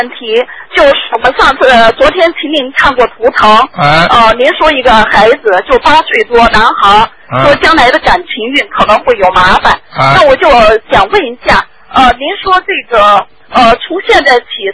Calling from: Melbourne, Victoria, Australia; 我是从墨尔本打来的电话。

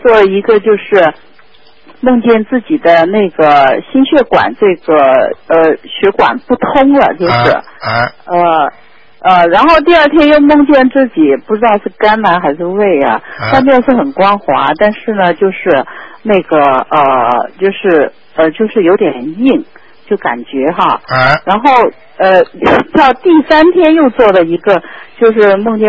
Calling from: Toronto, Ontario, Canada; 我是从加拿大打来的，我是多伦多的。

